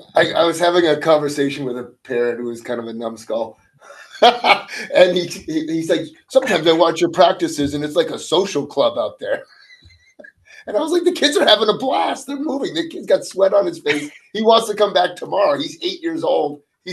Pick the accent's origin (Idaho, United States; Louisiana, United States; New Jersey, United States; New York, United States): New Jersey, United States; I've never been to the Boston Garden. I grew up in New Jersey.